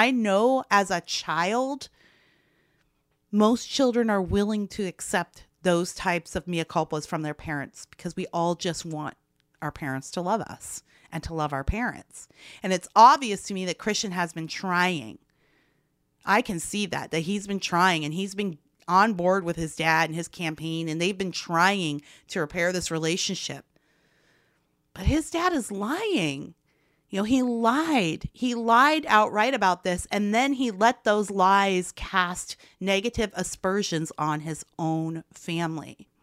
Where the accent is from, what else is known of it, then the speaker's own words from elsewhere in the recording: California, United States; But that's my opinion as a Californian, someone who does not cast a vote in Georgia.